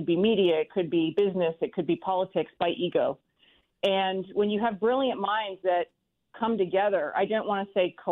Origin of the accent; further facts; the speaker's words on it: Canada; When you're growing up in Canada as a little kid